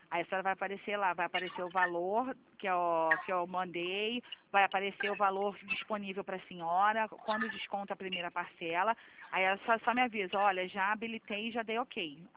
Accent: Rio de Janeiro, Brazil; Sou carioca.

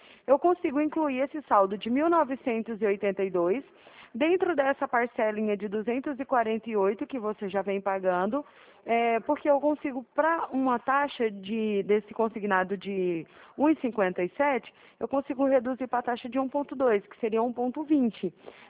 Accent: Araraquara, São Paulo, Brazil; Eu sou de Araraquara.

